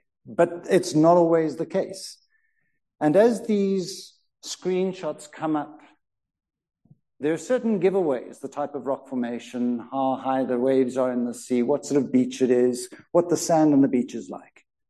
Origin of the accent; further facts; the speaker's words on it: South Africa; I don't know, but I'm a South African.